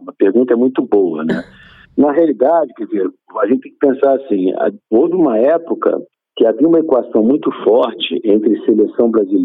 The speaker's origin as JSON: {"language": "Portuguese", "country": "Brazil", "said": "Nós todos somos brasileiros, que isso, né?"}